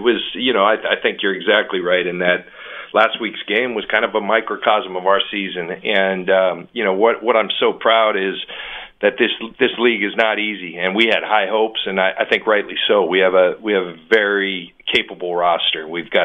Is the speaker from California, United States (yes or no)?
yes; San Diego, California, United States; we'd go to San Diego, my hometown, and the Bronco fans would be all over.